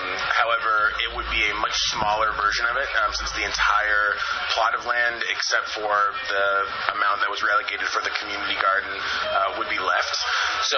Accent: Santa Cruz, California, United States; I was born and raised in Santa Cruz. I was born over on Frederick Street, the old Dominican, and then grew up from 32nd Avenue out to Aptos, over to Paso Tiempo, and then back down into Midtown.

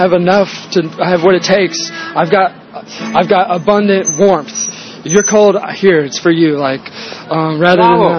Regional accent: South Carolina, United States; now in Santa Cruz, United States; From South Carolina.

